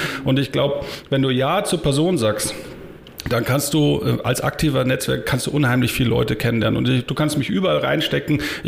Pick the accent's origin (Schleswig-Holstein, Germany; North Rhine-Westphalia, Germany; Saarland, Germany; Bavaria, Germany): Bavaria, Germany; Dachau; also born or lived in Colombia / Ecuador / Venezuela; Ich bin in Dachau aufgewachsen oder geboren und dann mit meinem Vater